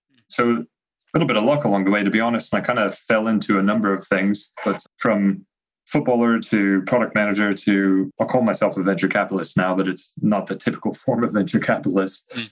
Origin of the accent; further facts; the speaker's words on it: Los Angeles, California, United States; So I grew up in Los Angeles, California. My mother is like third generation Los Angelian, which is not unheard of, but you know, our family had been there since Los Angeles really started to grow as a city.